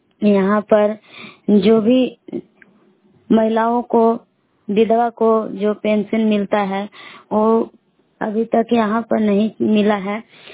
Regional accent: Bilaw, Bihar, India; मैं बिलाव की निवासी हूँ।

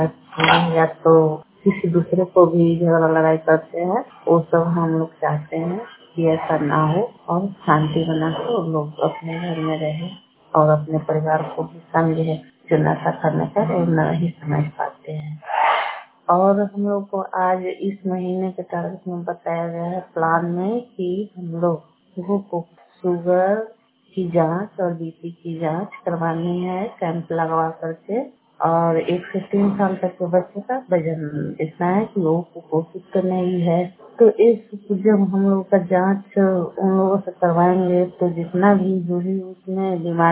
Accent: Purnia, Bihar, India; और मैं पूर्णिया पंचायत से हूँ।

